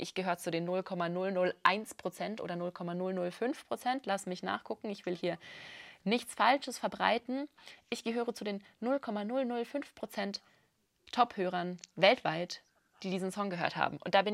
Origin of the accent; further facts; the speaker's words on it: Baden-Württemberg, Germany; now in Munich, Germany; wir sind halt an der Schweizer Grenze aufgewachsen.